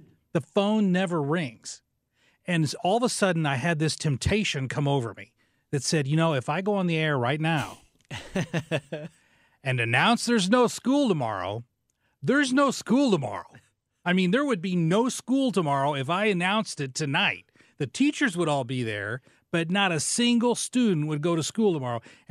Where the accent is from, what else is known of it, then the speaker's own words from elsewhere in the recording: West Frankfort, Illinois, United States; my job was working at the little radio station in my hometown. And a little town south of Mount Vernon over in Illinois called West Frankfort.